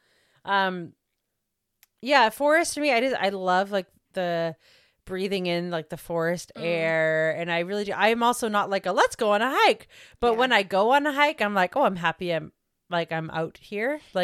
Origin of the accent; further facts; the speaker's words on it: England, United Kingdom; And I'm English, so I should, but... I'm also Italian, and I feel like that.